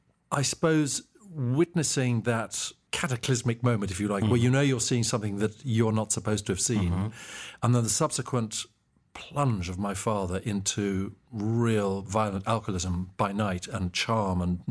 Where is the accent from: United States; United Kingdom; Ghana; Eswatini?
Eswatini; Mbabane, Hhohho; I was born and raised in Mbabane, Swaziland, which has now changed its name to Eswatini, which is the smallest country in the southern hemisphere. It's wedged between Mozambique and South Africa, in Southeast Africa.